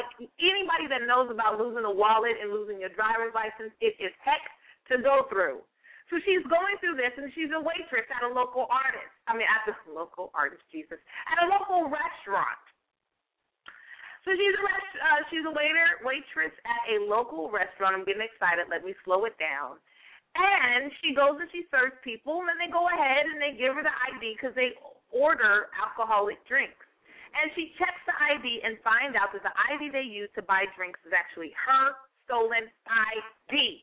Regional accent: United States; And, of course, in my home country, North America, what's up in the U.S. of A.?

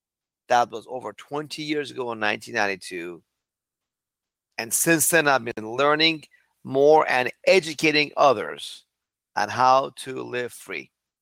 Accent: Iran; now in United States; Because I came from Iran in 1977 to the freest country in the world, I was told.

